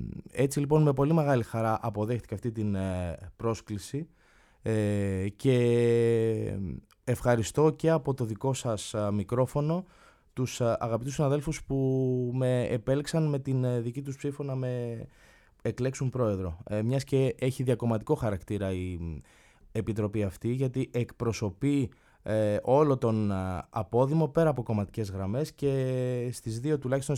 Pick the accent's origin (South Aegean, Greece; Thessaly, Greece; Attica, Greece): South Aegean, Greece; Tinos; Η καταγωγή μου είναι από την Τίνο, από τα εστέρνια της Τίνου. Ένα νησί που ανεβαίνει γενικά τουριστικά